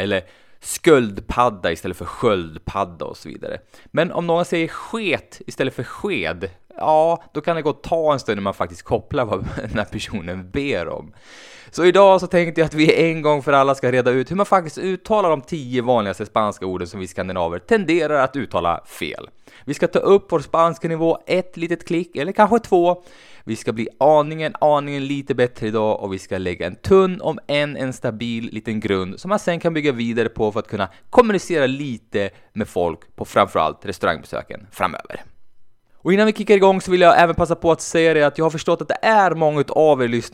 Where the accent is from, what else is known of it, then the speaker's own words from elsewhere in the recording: Sweden; jag sa det att jag är ju från Sverige.